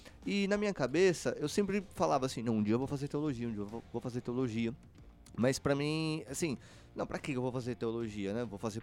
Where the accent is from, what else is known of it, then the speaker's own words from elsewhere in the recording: São Paulo, Brazil; also born or lived in Garanhuns; Eu sou pernambucano de nascimento. Nasci em Garanhuns. Mas sou criado e formado em São Paulo. Então sou pernambucano de nascimento, paulistano de coração. Sou da paróquia Santuário São José Operário, no bairro do Capão Redondo.